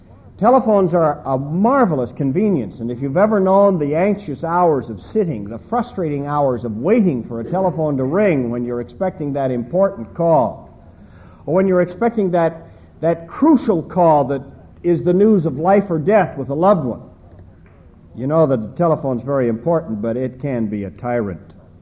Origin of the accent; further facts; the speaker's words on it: Nebraska, United States; moved away; I grew up in Nebraska where they hadn't heard of such inhuman inventions. And I got to Chicago